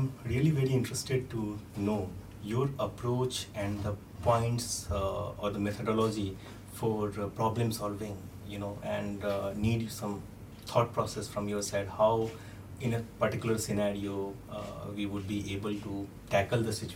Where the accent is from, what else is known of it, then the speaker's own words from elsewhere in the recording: India; I am from India.